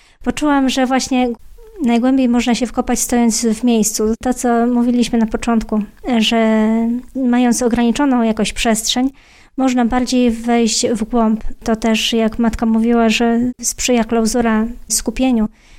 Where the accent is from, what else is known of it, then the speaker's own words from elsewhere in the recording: Pomeranian Voivodeship, Poland; ja jestem trochę dalej, jestem z Trójmiasta